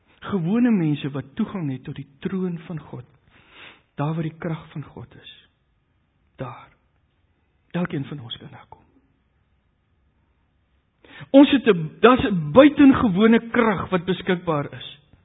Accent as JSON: {"language": "Afrikaans", "country": "Namibia", "said": "Ek is die Suidwester, dit geld selfs vir my ook."}